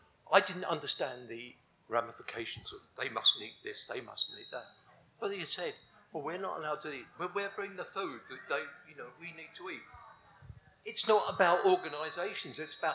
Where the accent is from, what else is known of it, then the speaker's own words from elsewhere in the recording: Harrow, London, United Kingdom; I'm 80 years old. I come from Harrow. I've lived there all my life